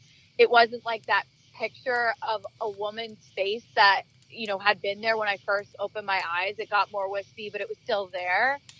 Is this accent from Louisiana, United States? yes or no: no; New Jersey, United States; now in Pennsylvania, United States; I'm originally from New Jersey, but I'm loving Northeastern and Central PA.